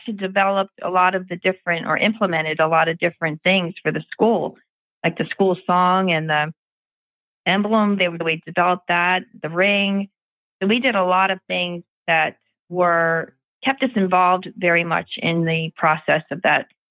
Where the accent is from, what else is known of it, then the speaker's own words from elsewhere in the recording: Baltimore, Maryland, United States; I grew up in Pimlico.